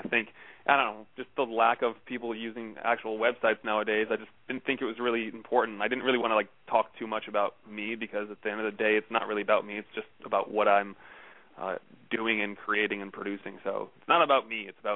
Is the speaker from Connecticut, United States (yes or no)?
yes; Connecticut, United States; now in Los Angeles, United States; I've been in Los Angeles for about 7 years. I'm originally from Connecticut, and, you know, I graduated film school and said I'm just going to go out to L.A.